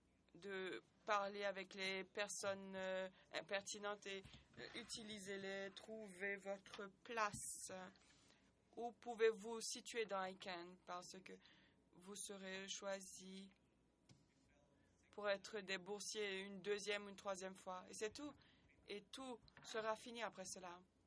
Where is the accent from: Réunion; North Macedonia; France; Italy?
North Macedonia; je viens de Macédoine